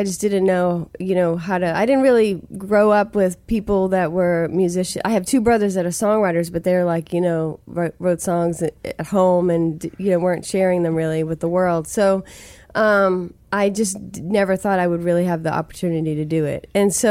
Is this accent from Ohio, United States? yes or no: no; Stoughton, Massachusetts, United States; accent: Stoughton; I couldn't figure out how to make the words all make sense to people unless I got out of my Stoughton accent. I think I had a pretty solid Stoughton accent.